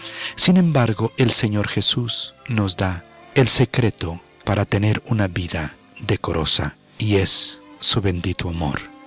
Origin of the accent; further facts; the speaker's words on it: Mexico; y por cuanto yo soy mexicano, pues abrí mi oído para escuchar lo que decían